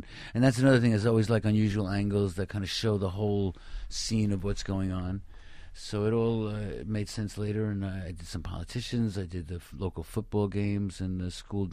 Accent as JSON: {"language": "English", "region": "New York", "country": "United States", "tie": "born or raised there", "said": "Pictures on Long Island."}